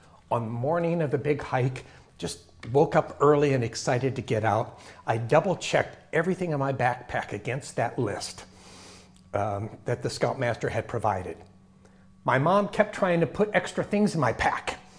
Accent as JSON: {"language": "English", "region": "Minnesota", "country": "United States", "tie": "born or raised there", "said": "it was when I was growing up in Minnesota"}